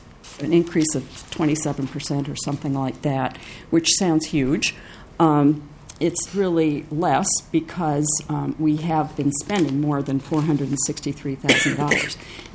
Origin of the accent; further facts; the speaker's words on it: Minnesota, United States; I am a Minnesotan. I know our tradition of lean government